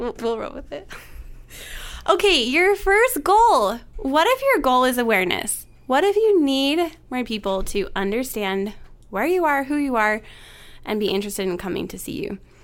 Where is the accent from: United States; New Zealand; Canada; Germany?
United States; Idaho; Meat and potatoes. I'm from Idaho.